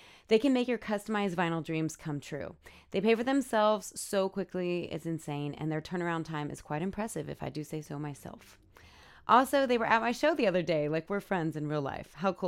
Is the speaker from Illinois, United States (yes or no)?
no; New Mexico, United States; join me August 14th through 17th in Red River, New Mexico, my home state